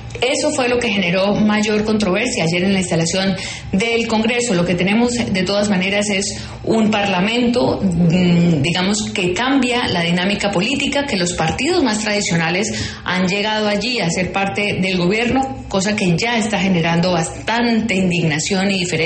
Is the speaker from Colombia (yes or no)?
yes; Colombia